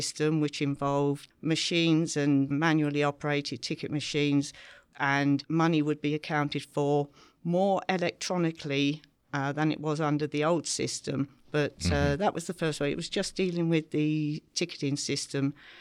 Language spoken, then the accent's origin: English; London, United Kingdom; I'm a born and bred Londoner. I grew up in Northwest London. I grew up with three brothers.